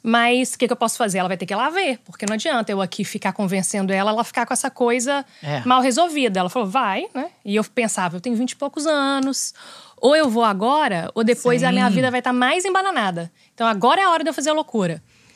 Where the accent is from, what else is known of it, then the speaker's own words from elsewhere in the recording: Belo Horizonte, Minas Gerais, Brazil; moved away as an adult; now in São Paulo, Brazil; Sou de Belo Horizonte. Então começou um pouquinho antes de eu me mudar para São Paulo. Eu moro em São Paulo hoje há 16 anos.